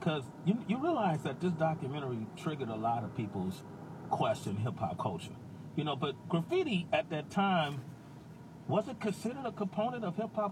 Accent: Oakland, California, United States; Growing up in Oakland, California, you know, in the 80s when we were kids, we were looking for direction

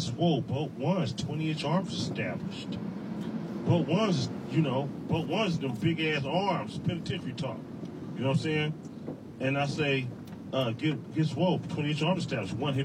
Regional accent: Vallejo, California, United States; I'm from Vallejo. I connect. We family too. Because it's like, you know what I'm saying? That, like, I'm a Bay Area guy.

